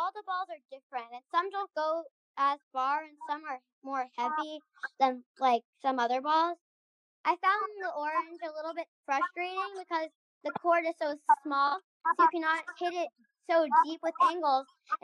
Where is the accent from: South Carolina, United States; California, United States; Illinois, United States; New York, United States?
New York, United States; New York City; I am from New York City and I am 8.